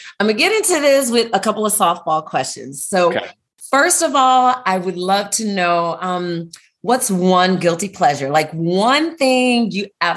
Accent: Atlanta, Georgia, United States; now in California, United States; Well, I'm from the South, originally from Atlanta, live in California

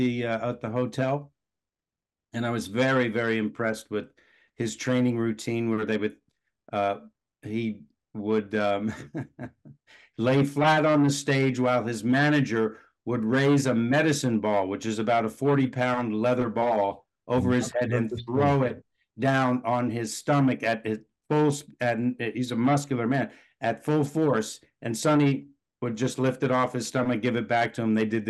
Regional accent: Pennsylvania, United States; We were raised in Bucks County, Pennsylvania. We had a farm there, a gentleman's farm.

